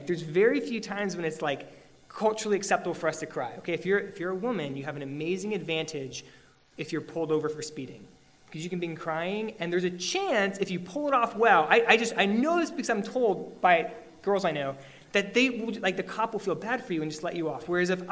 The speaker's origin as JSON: {"language": "English", "region": "Pennsylvania", "country": "United States", "tie": "born or raised there", "said": "So when I was a junior in high school, I grew up in Pennsylvania"}